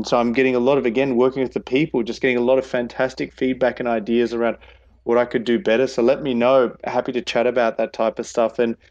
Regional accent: Brisbane, Queensland, Australia; born there; I'm dual. I was born in Australia. I was born in Brisbane and then went overseas and had a great time for 10 years over there. And just before I got back, I picked up Swedish citizenship and am now living here down under with a Swedish passport.

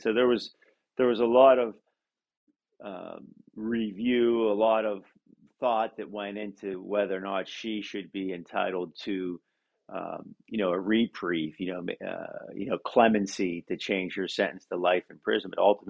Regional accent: Pennsylvania, United States; If you look at Pennsylvania, for instance, my home state, there's 130 people on death row in Pennsylvania.

